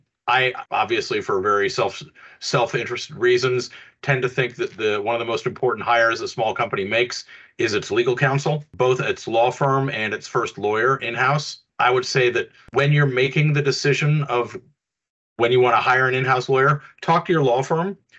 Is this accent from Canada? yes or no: yes; Canada; I'm originally from Canada.